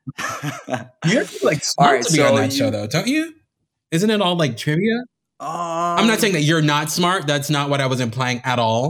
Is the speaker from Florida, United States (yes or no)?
yes; Miami, Florida, United States; I was born and raised in Miami.